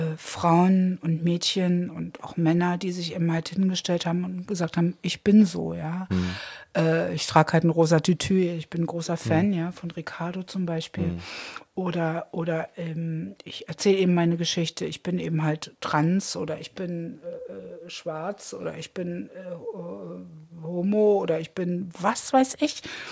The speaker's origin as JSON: {"language": "German", "region": "Berlin", "country": "Germany", "said": "Ich komme aus Treptow"}